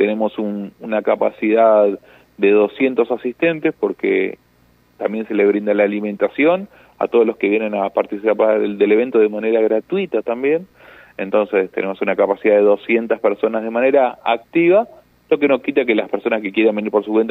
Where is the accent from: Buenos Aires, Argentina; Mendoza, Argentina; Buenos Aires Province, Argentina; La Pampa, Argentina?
La Pampa, Argentina; Santa Rosa; born there; now in General Pico, Argentina; Yo nací en Santa Rosa, y hoy, viviendo en General Pico